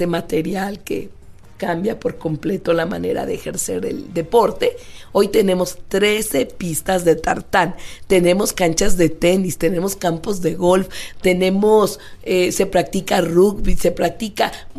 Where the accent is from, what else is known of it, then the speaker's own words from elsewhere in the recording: Mexico City, Mexico; Yo soy orgullosamente chilanga, ¿sí?